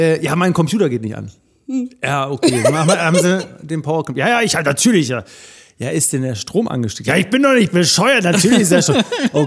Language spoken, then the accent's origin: German; Radolfzell, Baden-Württemberg, Germany; also in meiner Stadt, wo ich groß geworden bin, Radolfzell.